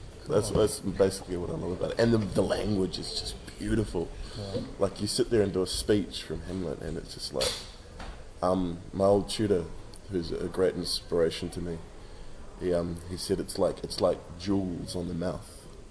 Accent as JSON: {"language": "English", "town": "Christchurch", "region": "Canterbury", "country": "New Zealand", "tie": "born or raised there", "said": "Where I grew up in Christchurch it wasn't."}